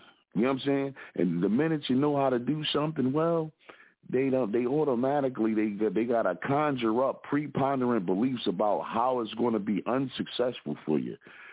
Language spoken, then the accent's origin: English; Philadelphia, Pennsylvania, United States; representing from the Broad Street Bully side of Philadelphia, where, unfortunately, as young men, we didn't get Mary Kay.